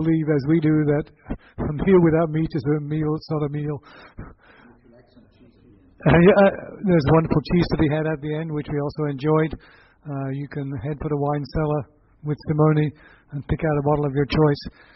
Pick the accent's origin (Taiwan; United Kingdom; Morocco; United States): United Kingdom; England; as an Englishman, I butchered the other people's language.